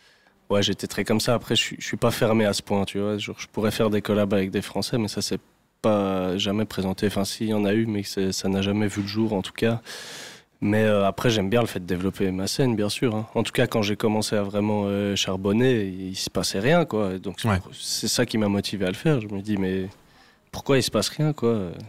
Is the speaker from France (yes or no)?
no; Belgium; c'est bien en tant que belge de jouer là-dessus.